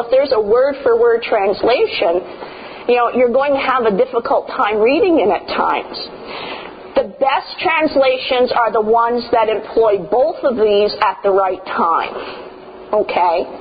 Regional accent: New Jersey, United States; I'm from New Jersey. There is an idiomatic expression in New Jersey that means about 12 different things depending on how you say it and what the context is.

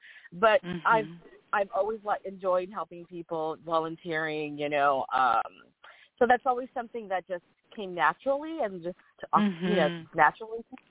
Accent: Los Angeles, California, United States; My dad was from Chihuahua, Mexico. My mom was from Guadalajara. Mexico, Jalisco, and I was born here in LA and raised here

